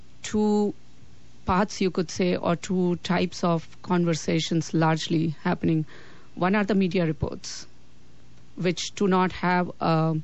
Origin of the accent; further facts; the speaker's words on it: India; English is a second language; And then being an Indian, I bring my personal experience, which at times comes very contradictory to the kind of conversations we are having.